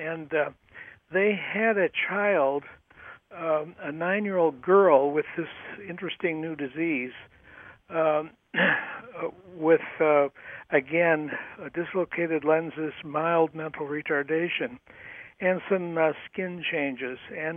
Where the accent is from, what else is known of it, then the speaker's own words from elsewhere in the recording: Colorado, United States; also born or lived in Nebraska; My grandparents and parents were pioneers in South Dakota and Wyoming. But I was born in Nebraska and grew up in Colorado.